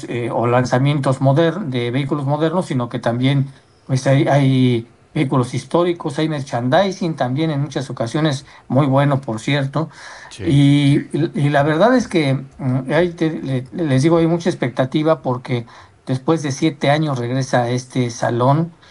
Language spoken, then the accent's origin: Spanish; Mexico; soy el único mexicano que viene aquí representando orgullosamente, bueno, pues a mi país